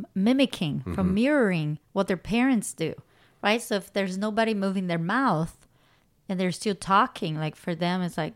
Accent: Brazil; moved away; but also like for me, right, my family is from Brazil. I'm from Brazil.

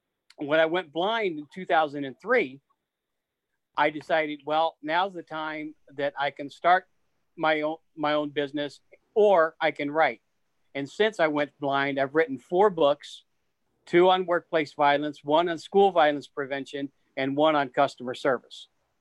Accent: Missouri, United States; Obviously, growing up in the Midwest in Northwest Missouri, I heard a lot about it back then. And then I was in North Dakota for a few years too.

